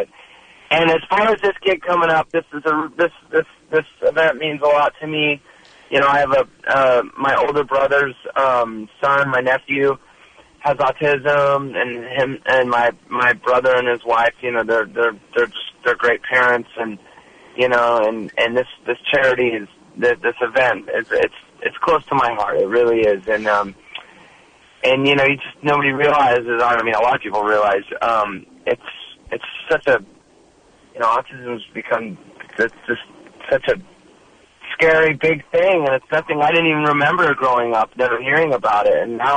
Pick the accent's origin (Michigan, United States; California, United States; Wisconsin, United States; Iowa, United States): California, United States; Laguna Beach; you know, I grew up in Laguna. I'm a surfer, sort of, and a drummer and all that.